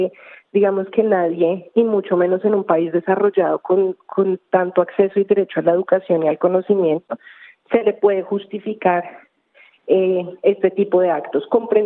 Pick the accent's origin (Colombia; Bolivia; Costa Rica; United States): Colombia; Nosotros como colombianos